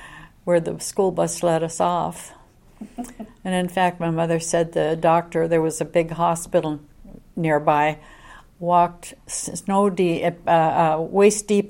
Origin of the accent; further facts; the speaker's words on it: Michigan, United States; And growing up in Upper Michigan, where we had a lot of snow